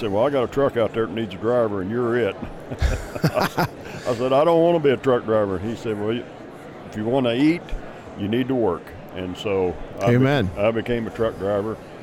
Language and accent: English; Wayne City, Illinois, United States; I grew up in Wayne City, Illinois, which is a little town in southern Illinois.